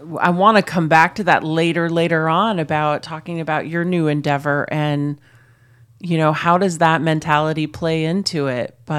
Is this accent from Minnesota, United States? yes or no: yes; Minnesota, United States; Oh my God, I'm from Minnesota.